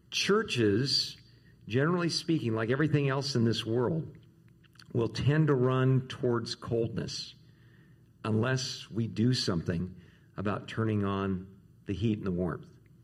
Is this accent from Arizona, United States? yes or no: yes; Tucson, Arizona, United States; hey, you know … I'm from Tucson and all this.